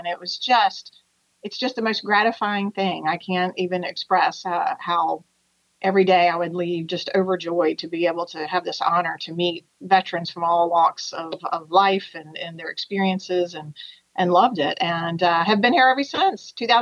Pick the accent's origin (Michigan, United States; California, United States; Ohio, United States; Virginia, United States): Virginia, United States; Bedford; I grew up in Bedford